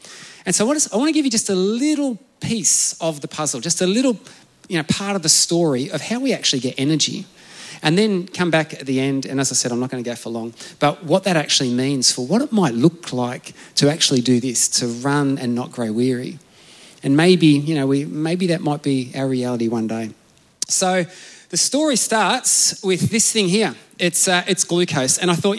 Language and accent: English; Victoria, Australia; So I grew up in Gippsland, I suppose you'd say, back in Victoria